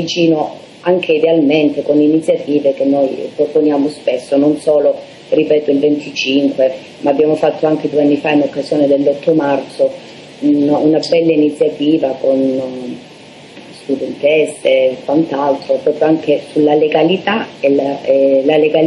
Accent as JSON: {"language": "Italian", "region": "Calabria", "country": "Italy", "said": "io mi sono vergognata da calabrese, da donna calabrese"}